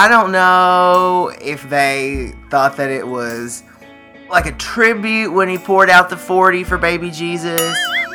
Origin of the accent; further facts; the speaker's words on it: the South, United States; You knew we grew up in the South.